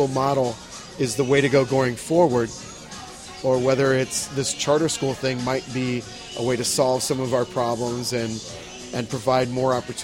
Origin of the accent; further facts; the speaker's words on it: Clayton, United States; I grew up in Clayton, and I loved the houses where I grew up.